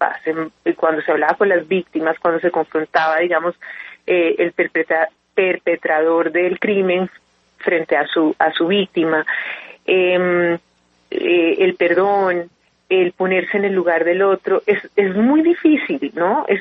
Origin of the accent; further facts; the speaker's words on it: Colombia; vernos como ciudadanos, como colombianos, como una sociedad que tiene que trabajar junta